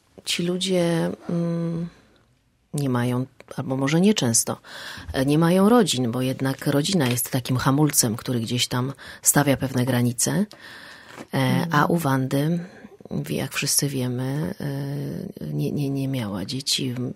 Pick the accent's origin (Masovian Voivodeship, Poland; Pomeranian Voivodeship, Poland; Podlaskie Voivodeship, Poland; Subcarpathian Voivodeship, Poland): Masovian Voivodeship, Poland; Przasnysz; Pochodzę z Przasnysza, to jest bliżej Mazur, więc bardziej dziewczyna taka leśno-grzybowa, rybna.